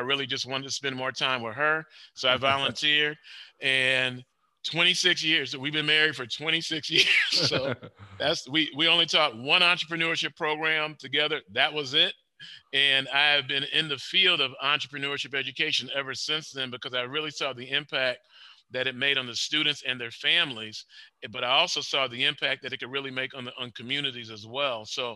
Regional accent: Waukegan, Illinois, United States; I'm from Waukegan. I grew up in Waukegan.

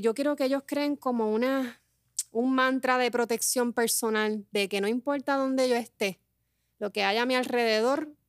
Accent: Peñuelas, Puerto Rico; also born or lived in San Juan; yo soy natural de Peñuela, mami, yo voy a vivir en San Juan cuando sea grande. En San Juan me desarrollé.

